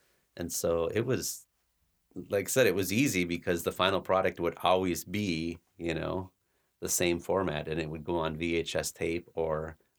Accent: Calumet, Michigan, United States; Okay, so I grew up in the UP, which is the Upper Peninsula of Michigan, and way up there, all the way almost to the Thumb region, which is Calumet, which is a tiny little town up there.

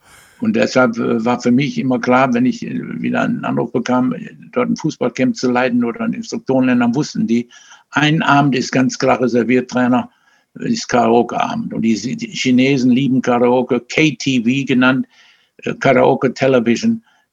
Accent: Essen, North Rhine-Westphalia, Germany; born there; du bist ja eigentlich Essener, ich bin ja in Essen geboren.

